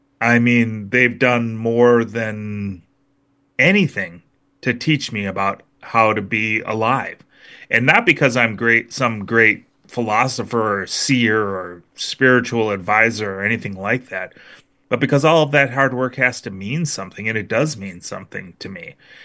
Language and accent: English; Minnesota, United States; I mean, I'm a Minnesotan after all, it's always been its own thing.